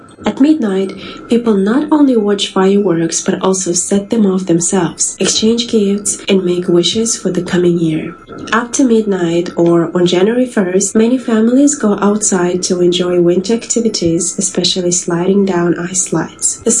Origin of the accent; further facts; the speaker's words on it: Kazakhstan; from Kazakhstan.